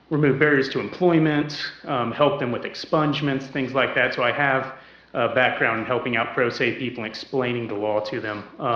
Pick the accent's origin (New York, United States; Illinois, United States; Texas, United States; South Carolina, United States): South Carolina, United States; Mount Pleasant; I am. I was born and raised here in Mount Pleasant. Was proud to say that I went to Wando High School.